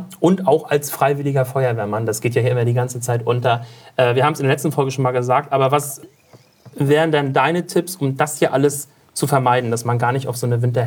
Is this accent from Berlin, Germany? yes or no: yes; Berlin, Germany; wir kommen aus Berlin, wir zeichnen hier in Berlin auf.